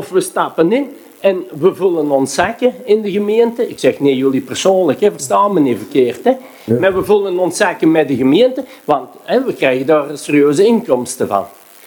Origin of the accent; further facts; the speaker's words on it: Oud-Turnhout, Flanders, Belgium; Wij zijn van Oud-Turnhout. Wij leven hier in Oud-Turnhout.